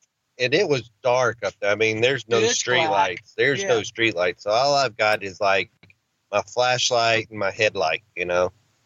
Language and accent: English; Arkansas, United States; And, you know, I'm a country boy. I'm from Arkansas.